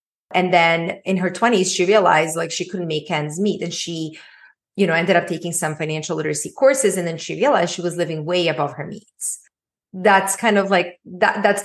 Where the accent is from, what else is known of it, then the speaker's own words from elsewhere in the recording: Bosnia & Herzegovina; To really rewind to my early childhood, I grew up in Bosnia and we were middle class.